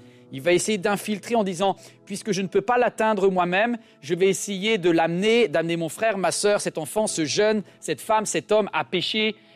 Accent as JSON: {"language": "French", "region": "Brittany", "country": "France", "said": "Absolument 100%."}